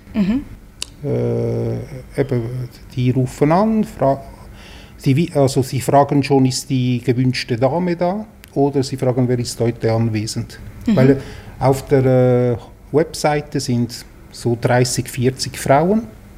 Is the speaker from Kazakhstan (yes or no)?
no; Zurich, Switzerland; also born or lived in Italy; aus Zürich, also gebürtiger Italiener